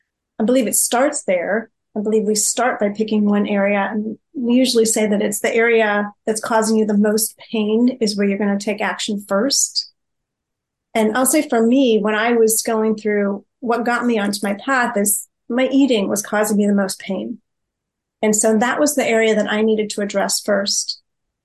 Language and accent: English; United States; I'm American